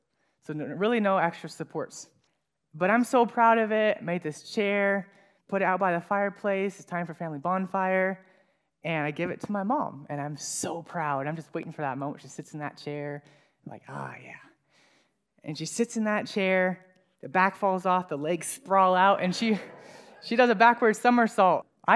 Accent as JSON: {"language": "English", "town": "Apison", "region": "Tennessee", "country": "United States", "tie": "born or raised there", "said": "So I grew up in Apison, out in the country, about 22 acres."}